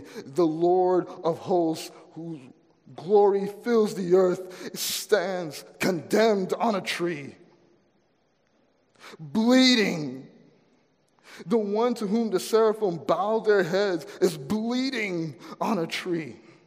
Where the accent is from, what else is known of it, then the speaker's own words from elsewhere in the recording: Florida, United States; I grew up in Florida, and outside of my house was a mango tree.